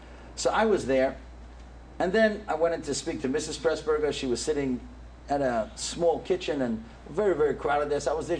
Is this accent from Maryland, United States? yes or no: yes; Baltimore, Maryland, United States; because I'm from Baltimore and these girls are from Baltimore, you know, the married women.